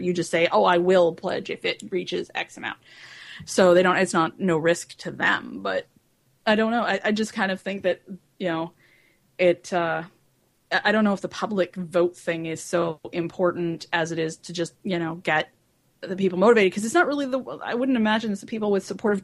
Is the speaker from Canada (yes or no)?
yes; Canada; because I'm Canadian and I can't use it.